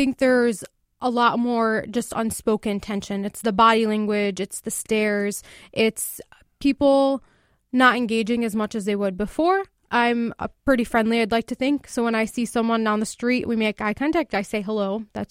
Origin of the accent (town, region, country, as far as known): United States